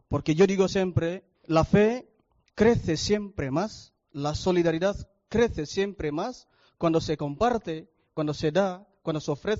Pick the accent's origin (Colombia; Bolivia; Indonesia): Indonesia; Yo vengo de Indonesia, de un país lejano, de un país con la mayor población musulmana del mundo